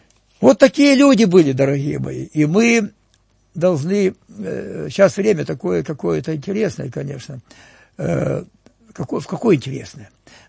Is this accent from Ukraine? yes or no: yes; Avdiivka, Donetsk Oblast, Ukraine; born there; я родился в Авдеевке, кстати